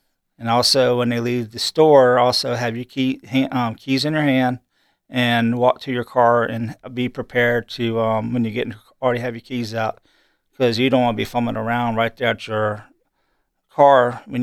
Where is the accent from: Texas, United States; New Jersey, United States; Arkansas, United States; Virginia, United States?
Virginia, United States; Colonial Beach; I'm actually from Colonia Beach